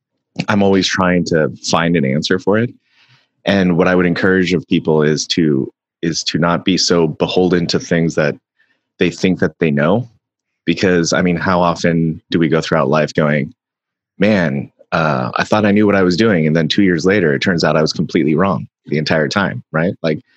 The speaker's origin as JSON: {"language": "English", "town": "Seattle", "region": "Washington", "country": "United States", "tie": "born or raised there", "also_born_or_lived": "Virginia", "said": "So I was actually born in, I was born in Virginia when my dad was in the military. And then we moved up here when I was about two, to Seattle."}